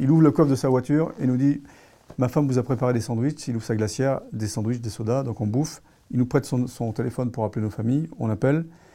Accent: France; tant que je ne suis pas chez moi en France, je ne suis pas en sécurité.

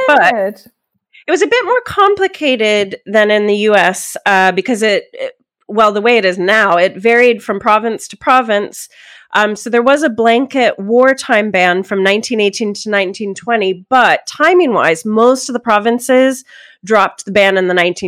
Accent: Pennsylvania, United States; So I grew up in Pennsylvania, and it has one of the strictest alcohol sales laws.

